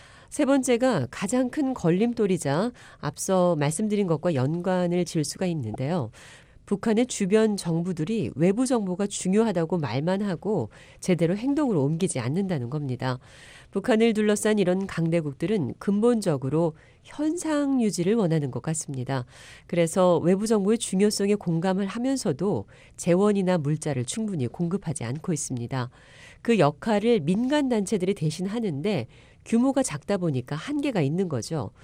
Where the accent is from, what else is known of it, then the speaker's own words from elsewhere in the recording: United States; 저는 미국에서 태어나 자란 한국계 미국인입니다. 제 부모님은 한국 출신이시고 할아버지와 외할아버지는 모두 이북 출신이십니다.